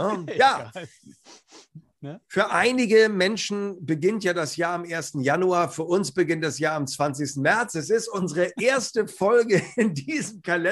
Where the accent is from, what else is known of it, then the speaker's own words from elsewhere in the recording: Hamburg, Germany; als Hamburger